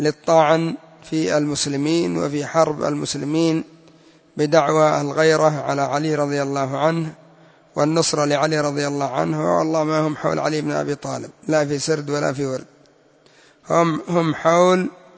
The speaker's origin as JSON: {"language": "Arabic", "country": "Yemen", "said": "وهكذا هم هنا عندنا في اليمن"}